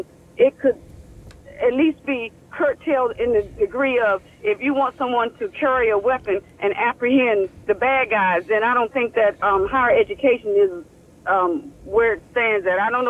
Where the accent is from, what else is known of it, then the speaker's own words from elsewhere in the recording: Washington, District of Columbia, United States; also born or lived in Prince George's County; I grew up in Washington, D.C., and I spent more than 20 years in Prince George's County.